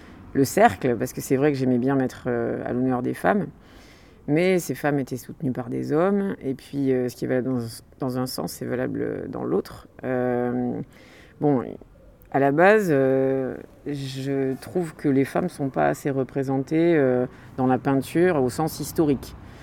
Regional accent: Pau, Nouvelle-Aquitaine, France; Moi, je suis de Pau. Donc, j'ai un collectif à Pau.

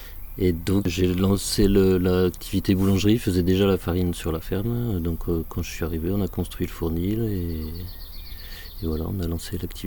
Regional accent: Bourgogne-Franche-Comté, France; je suis originaire de Bourgogne

